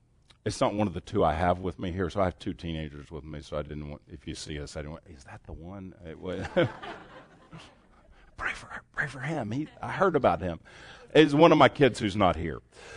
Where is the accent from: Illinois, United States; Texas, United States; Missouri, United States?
Texas, United States; Dallas; I'm from Dallas. I should have introduced myself at the beginning. I'm sorry.